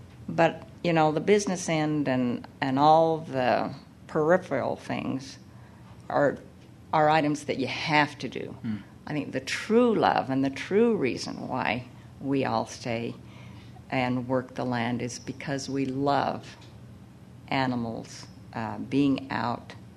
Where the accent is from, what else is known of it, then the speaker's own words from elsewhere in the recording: Blackfoot, Idaho, United States; I was raised in Blackfoot, Idaho, and Blackfoot had an auction, a cattle and horse auction